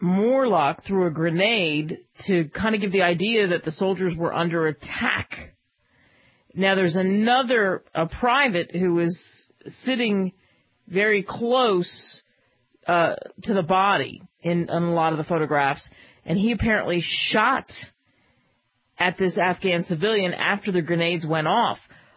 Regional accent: United States; And it's so infuriating because, to me, as an American, the pictures are clear.

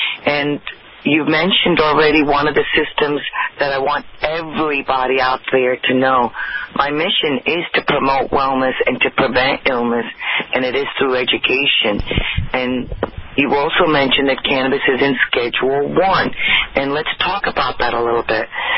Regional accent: India; I'm from India.

